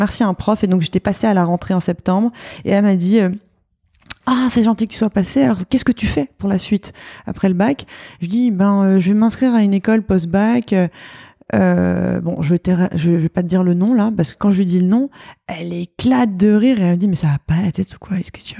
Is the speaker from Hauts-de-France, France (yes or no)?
no; Saint-Maurice, Île-de-France, France; J'ai grandi à Saint-Maurice, en face du bois de Vincennes.